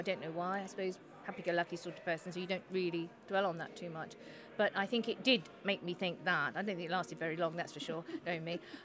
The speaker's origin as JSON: {"language": "English", "region": "London", "country": "United Kingdom", "tie": "born or raised there", "said": "I was brought up in London always."}